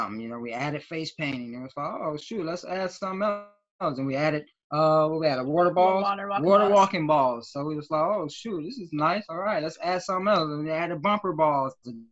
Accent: Florida, United States; like I said, I'm originally from Florida. So when I get on Facebook, everybody I know is from Florida.

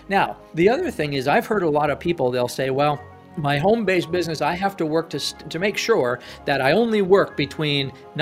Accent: Ottawa, Ontario, Canada; I'm from Ottawa, Canada. Ottawa is Canada's capital, and it's cold here most of the year.

